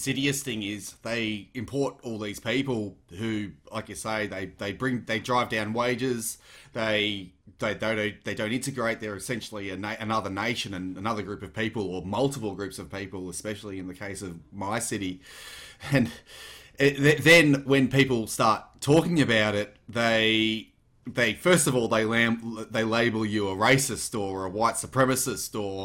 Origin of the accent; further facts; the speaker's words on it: Hong Kong; now in Australia; And I grew up in Hong Kong, so I walk through CBD and it literally smells like where I grew up.